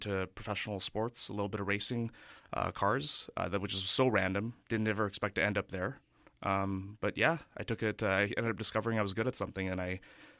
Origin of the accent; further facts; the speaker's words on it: North Vancouver, British Columbia, Canada; I was originally from North Vancouver. I grew up in the Capilano area, West Van area, Hollyburn area